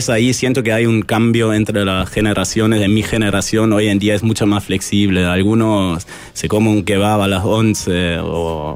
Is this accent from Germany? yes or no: yes; Cologne, North Rhine-Westphalia, Germany; now in Uruguay; y yo tipo, está, pero ya lo tuve en Alemania porque soy de Colonia.